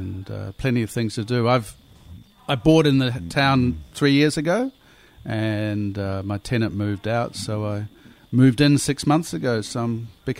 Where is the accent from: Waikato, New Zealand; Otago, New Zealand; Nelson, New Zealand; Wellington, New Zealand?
Wellington, New Zealand; Upper Hutt; So I grew up in Upper Hutt in near Wellington.